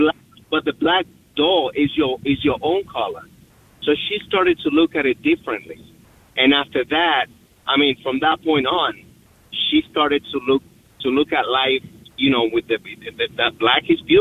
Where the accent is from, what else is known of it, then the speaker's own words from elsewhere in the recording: Dominican Republic; now in United States; So, yes, I'm from the Dominican Republic. I've been here in the United States for 11 years.